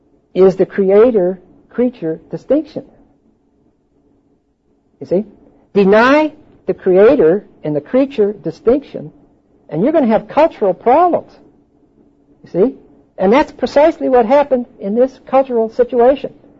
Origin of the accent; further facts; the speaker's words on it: East Pittsburgh, Pennsylvania, United States; Well, now, I'm from East Pittsburgh. And in East Pittsburgh, when I was raised, I don't know if it's still the same.